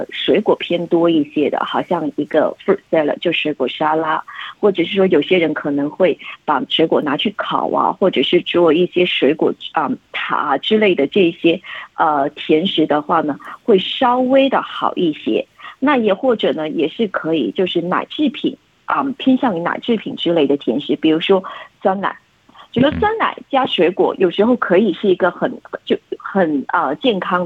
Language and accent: Chinese; China